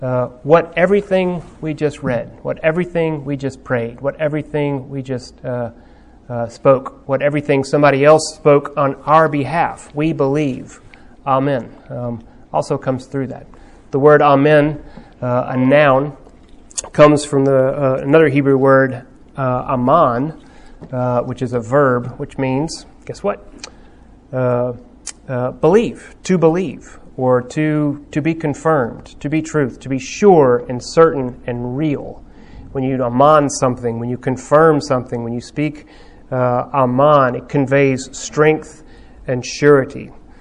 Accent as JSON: {"language": "English", "country": "United States", "said": "I was an international student since I was from the States and going there in England."}